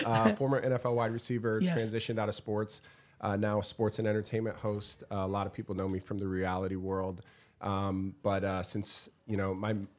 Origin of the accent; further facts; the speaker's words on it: South Dakota, United States; So I grew up in South Dakota, okay. Small town Midwest.